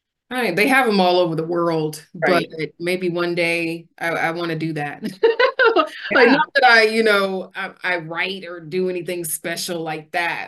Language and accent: English; California, United States; I'm from California, so I'm a mountain girl.